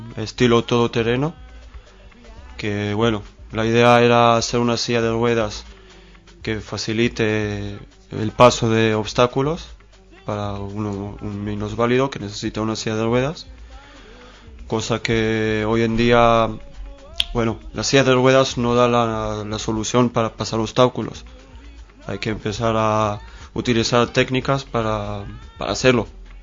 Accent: Beersheba, Southern District, Israel; Spanish is a second language; moved away as an adult; now in Madrid, Spain; Soy de Beersheba, Beersheba, Israel, del sur, por ahí. Llegué hace 4 años, en el 2001. Llegué aquí a España, bueno, a Madrid, para estudiar diseño industrial. Y de entonces estoy aquí, en Madrid

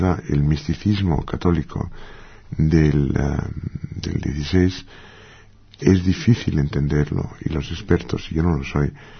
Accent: London, United Kingdom; Spanish is a second language; now in Spain; yo nací en Londres, me crié en Inglaterra, me eduqué en Inglaterra y demás.

